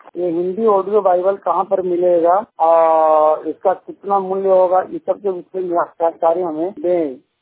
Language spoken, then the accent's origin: Hindi; Aurangabad, Bihar, India; मैं बिहार औरंगाबाद रसैया का निवासी हूँ